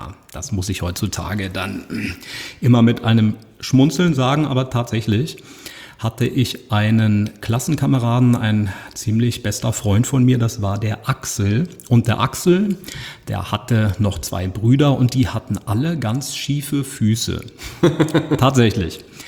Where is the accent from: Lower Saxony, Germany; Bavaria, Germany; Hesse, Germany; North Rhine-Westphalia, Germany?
Hesse, Germany; Usingen; born there; Ich bin in Usingen geboren und das ist eine Kleinstadt. Jedenfalls war es das damals, heute wahrscheinlich auch noch, aber damals noch kleiner, in Hessen auch tatsächlich. Ich bin ein gebürtiger Hesse.